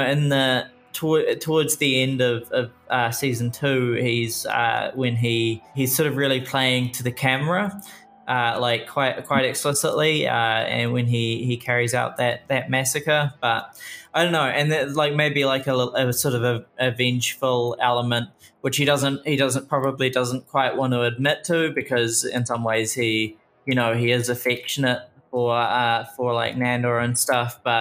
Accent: Wellington, New Zealand; I come from Wellington, New Zealand

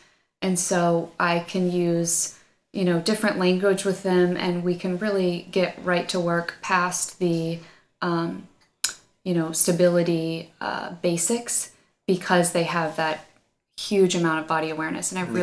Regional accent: Indianapolis, Indiana, United States; born there; I was born in Indianapolis.

